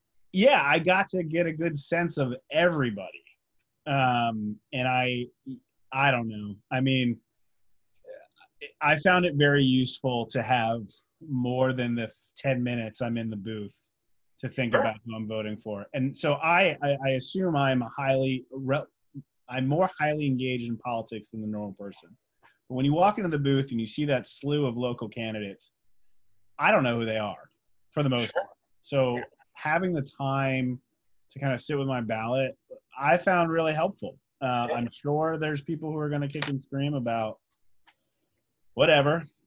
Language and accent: English; New Jersey, United States; I'm from New Jersey, the greatest.